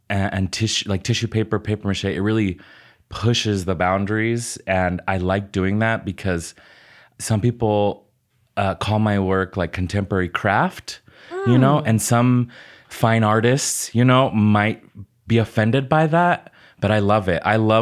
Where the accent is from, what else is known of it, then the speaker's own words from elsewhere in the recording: Las Vegas, Nevada, United States; And I'm from Las Vegas, and we're like an industry hospitality town.